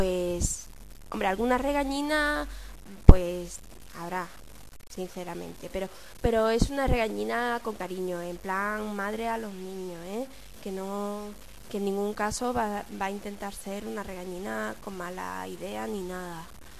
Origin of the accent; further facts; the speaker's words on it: Cádiz, Andalusia, Spain; now in Ciudad Real, Spain; Vengo de Cádiz, aunque hace poquito me trasladaron a Ciudad Real porque tuve una plaza en el hospital de allí.